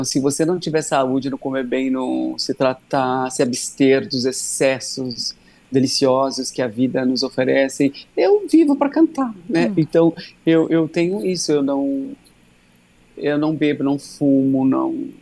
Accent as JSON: {"language": "Portuguese", "region": "São Paulo", "country": "Brazil", "tie": "born there", "said": "eu nasci aqui na selva, aqui em São Paulo"}